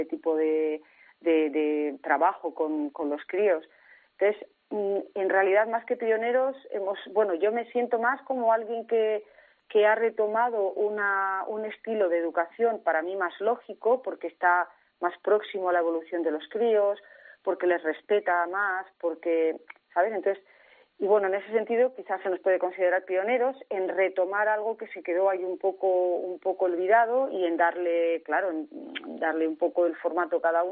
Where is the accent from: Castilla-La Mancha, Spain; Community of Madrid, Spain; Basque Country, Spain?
Basque Country, Spain; moved away as an adult; Sí, sí, yo soy del País Vasco, pero llevo aquí ya muchos años, mis hijos se han criado aquí y la verdad es que en principio no me planteo marcharme de aquí. Tengo aquí mi casa, donde vivo muy a gustito